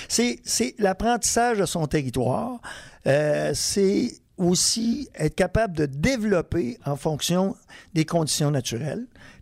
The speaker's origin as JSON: {"language": "French", "town": "Les Escoumins", "region": "Quebec", "country": "Canada", "tie": "born or raised there", "said": "moi, je suis originaire des Escoumins. Alors, c'est tout près de Tadoussac, Grande-Bergeronne, ces places-là."}